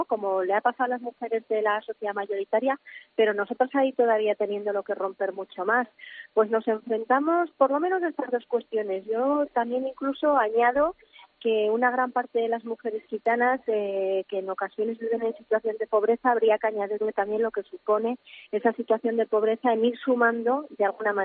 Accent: Aragon, Spain; soy aragonesa y de una ciudad pequeña de Huesca, ¿no?

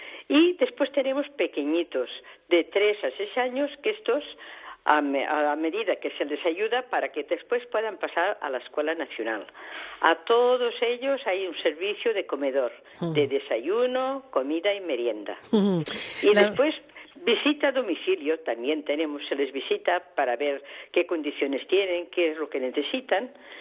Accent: Barcelona, Catalonia, Spain; Yo soy de Barcelona.

